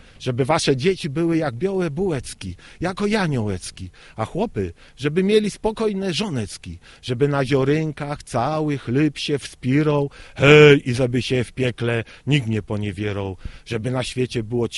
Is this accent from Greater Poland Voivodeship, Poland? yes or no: no; Zakopane, Lesser Poland, Poland; jestem Zakopiańczykiem, urodziłem się i wychowałem wśród górali na najstarszej ulicy w Zakopanem, na ulicy Kościeliskiej